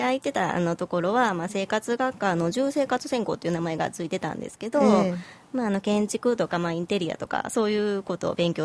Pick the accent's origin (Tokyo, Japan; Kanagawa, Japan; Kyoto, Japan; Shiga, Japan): Kyoto, Japan; Kameoka; 私生まれも育ちも亀岡なんですけど